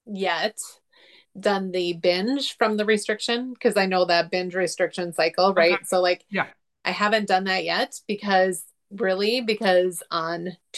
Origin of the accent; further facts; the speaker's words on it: Minnesota, United States; I'm from Minnesota.